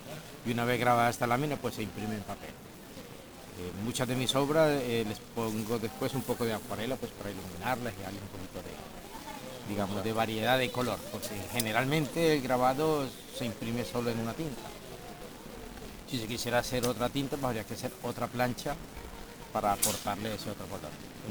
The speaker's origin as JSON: {"language": "Spanish", "town": "Cali", "region": "Valle del Cauca", "country": "Colombia", "moved": "yes", "lives_now": "Seville, Spain", "said": "Yo soy de Colombia, sí, de Cali, Colombia, sí, la capital mundial de la salsa."}